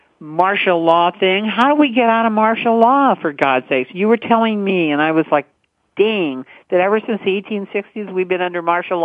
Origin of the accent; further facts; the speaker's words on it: United States; And I'm an American who's, like, totally had it with these turkeys